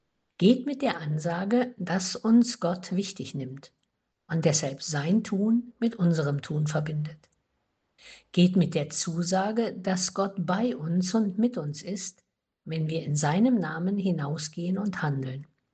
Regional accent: Thuringia, Germany; Bei uns zu Hause im Eichsfeld in Thüringen gibt es die Kirmes

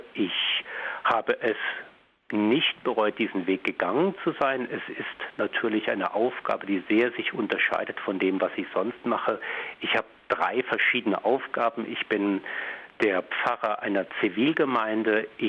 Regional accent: Mannheim, Baden-Württemberg, Germany; born there; Ich bin gebürtiger Mannheimer und als Mannheimer eigentlich ein Diözesanpriester von Freiburg im Breisgau.

